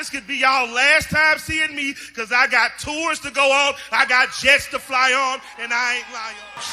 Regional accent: Atlanta, Georgia, United States; I am from Atlanta, Georgia, and I say that proudly.

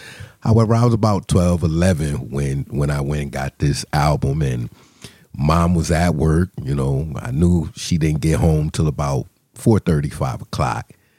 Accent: New Haven, Connecticut, United States; I grew up right here in the city of New Haven, West Hill Projects Apartments.

